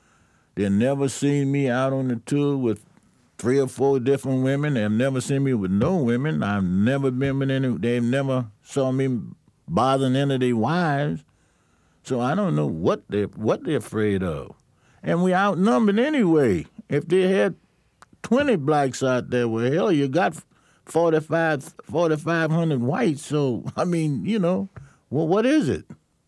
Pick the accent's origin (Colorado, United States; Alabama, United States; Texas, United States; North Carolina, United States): North Carolina, United States; Charlotte; born or raised there